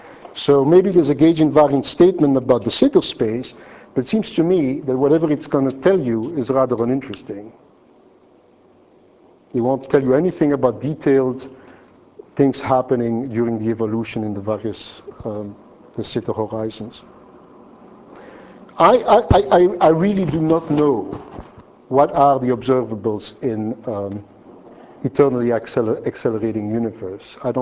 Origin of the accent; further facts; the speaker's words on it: Flanders, Belgium; first language French; English is a second language; I grew up in Belgium, and for odd reasons I speak French at home because I was in the Flemish part of the country